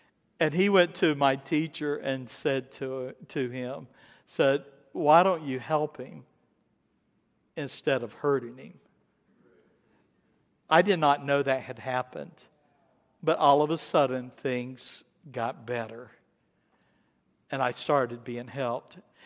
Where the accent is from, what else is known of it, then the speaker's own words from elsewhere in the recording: South Carolina, United States; accent: Southern; Now, I grew up in South Carolina. I had never been around Northerners at all, you know.